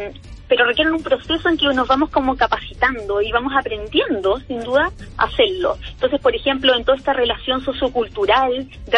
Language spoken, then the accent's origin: Spanish; Chile; a veces como chilenos nos damos cuenta que los turistas extranjeros en eso se dominan un poco más